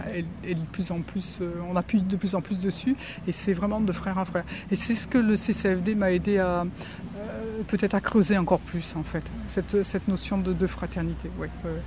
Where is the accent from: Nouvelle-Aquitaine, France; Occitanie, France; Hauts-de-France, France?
Occitanie, France; Moi, je suis du Lot, donc j'appartiens à la. Enfin, j'appartiens. Je suis de la délégation du Lot, à Figeac plus exactement.